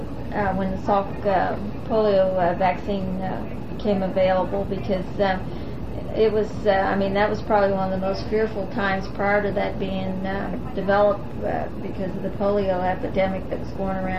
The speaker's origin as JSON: {"language": "English", "town": "Cincinnati", "region": "Ohio", "country": "United States", "tie": "born or raised there", "said": "even though I grew up in Cincinnati, I lived in a suburb of Cincinnati that was all white, and I really did not go to school with any black children"}